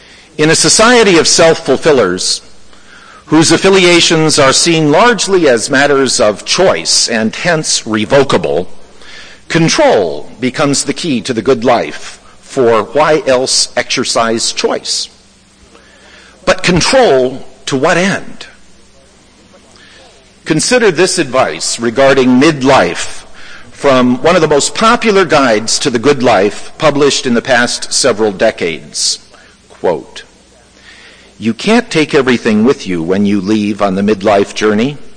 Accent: Venezuela; I grew up in Venezuela. And I learned much from the culture there.

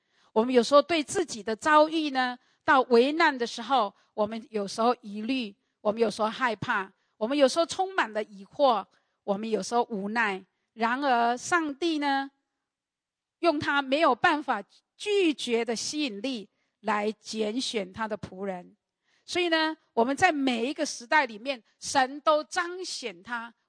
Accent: China; 其实我们中国人也有哈，我们中国人长子要得几份？

